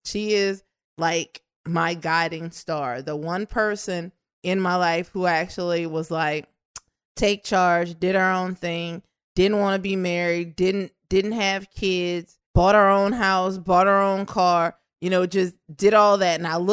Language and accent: English; New Orleans, Louisiana, United States; In the neighborhood that I grew up in New Orleans, too, like, you couldn't be too smart.